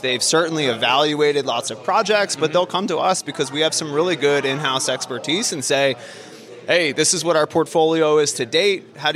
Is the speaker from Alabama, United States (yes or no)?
yes; Birmingham, Alabama, United States; But I am from Birmingham, so Roll Tide, roll, baby.